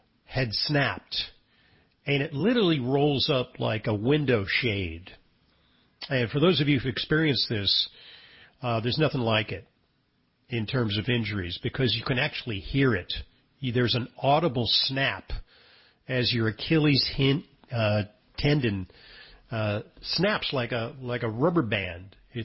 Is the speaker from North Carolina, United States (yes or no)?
no; New York, United States; because I'm a New Yorker and because I'm a football fan